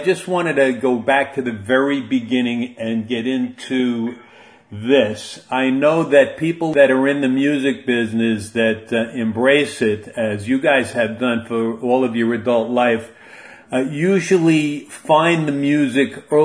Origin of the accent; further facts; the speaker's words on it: Armonk, New York, United States; my younger days, junior high school and elementary school, were actually in Armonk, and I watched IBM go in.